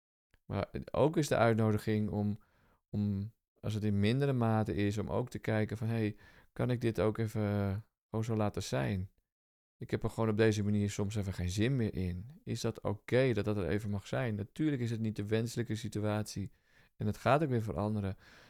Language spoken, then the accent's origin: Dutch; Alkmaar, North Holland, Netherlands; En ik kom zelf uit de Bergen en Alkmaar ieder geval aan die kant van de Noordzeekust.